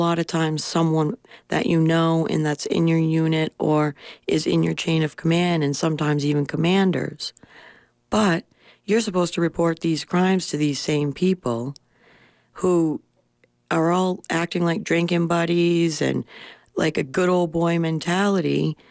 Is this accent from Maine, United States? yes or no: yes; Bethel, Maine, United States; I grew up in Bethel, Maine, an idyllic childhood, raised as an equal, grew up, you know, living the American dream, basically.